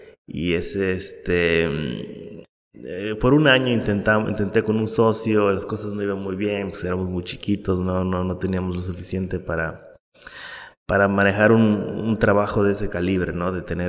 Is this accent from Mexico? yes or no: yes; Mexico; De hecho, soy mexicano, siempre se me olvida decir, pero soy mexicano.